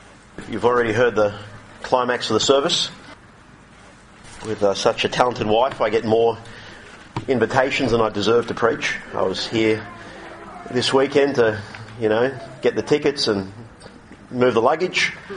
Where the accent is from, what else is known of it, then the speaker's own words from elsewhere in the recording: Sydney, New South Wales, Australia; I grew up in Sydney, grew up in the western suburbs of Sydney, around Homebush and then Lidcombe.